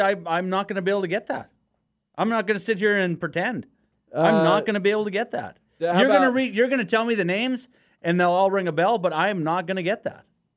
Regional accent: Western Canada, Canada; I'm from Western Canada.

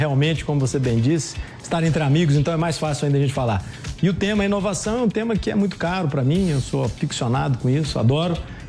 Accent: Minas Gerais, Brazil; Eu sou mineiro, me formei em engenharia civil, em Belo Horizonte

